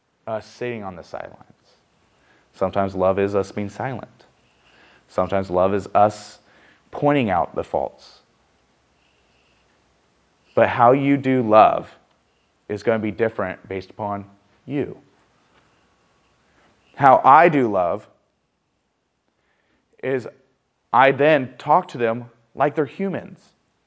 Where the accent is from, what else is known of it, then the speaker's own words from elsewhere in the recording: Guadalupe, United States; my kids were already being accused of stealing other kids' stuff because we're from Guadalupe.